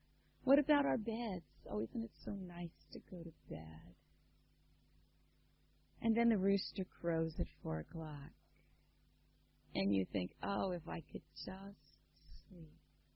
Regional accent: United States; As an American, I'm just not used to seeing cucumbers, tomatoes, and peppers on the breakfast table.

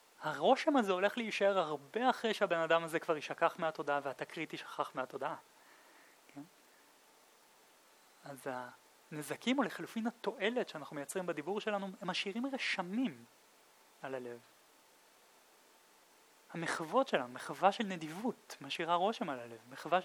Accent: Krayot, Haifa District, Israel; סתם, אני בכלל מהקריות במקום. אז אני מכיר גם את הקריות.

